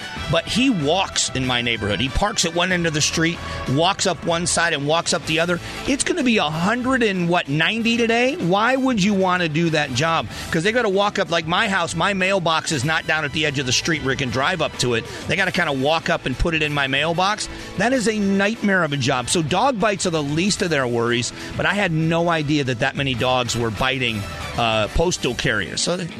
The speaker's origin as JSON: {"language": "English", "region": "Arizona", "country": "United States", "said": "Before I'm a Republican, I'm an Arizonan, and I'm an American."}